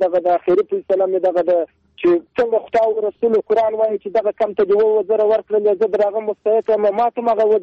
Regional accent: Zhari, Kandahar, Afghanistan; د کندهار یم، د ژړۍ د ولسوالۍ یم.

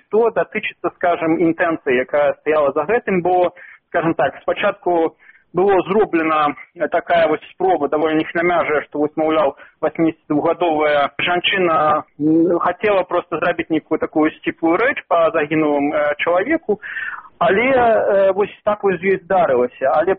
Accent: Belarus; ми мусимо підтримувати, скажімо, як білоруси, і білоруська держава мусить підтримувати культурне розвиття цих супольностей

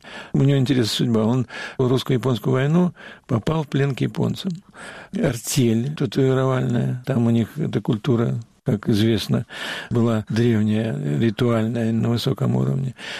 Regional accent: Saint Petersburg, Russia; born there; Родился в Питере в достопамятном 37-м году. Родился семимесячным, потому что отца посадили, а мать меня, значит, родила раньше.

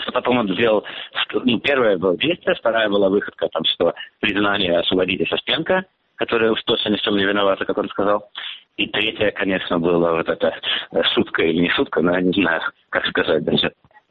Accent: Moscow, Russia; moved away; Я как человек из Москвы, не то, что соответствует, но да, все-таки я родился в Москве, я там вырос, и как бы моя бывшая родина

